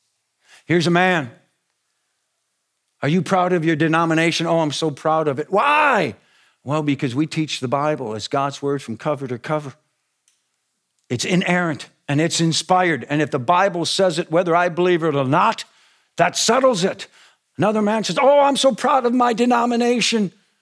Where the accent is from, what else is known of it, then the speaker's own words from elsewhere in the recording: Minnesota, United States; They loved my accent. And they loved that this boy was from Minnesota.